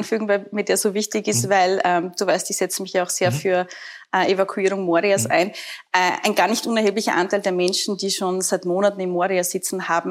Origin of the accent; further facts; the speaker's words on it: Burgenland, Austria; Ich selber bin ja Burgenländerin